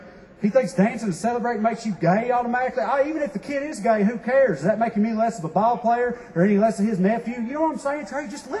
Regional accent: Southern United States, United States; accent: Southern US; sometimes people hear my accent and they get, like, interested. Like, they want to ask me questions about the South and stuff.

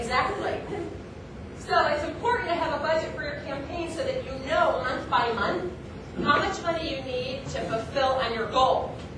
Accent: Ohio, United States; I grew up in Ohio and went to Kent State University and majored in political campaign management.

